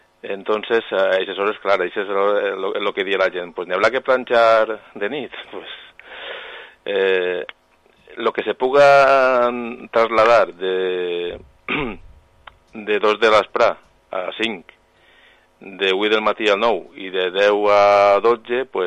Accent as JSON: {"language": "Catalan", "town": "La Vall d'Uixó", "region": "Valencian Community", "country": "Spain", "said": "jo soc ballero, soc de Vall d'Uixó, entonces estem propets."}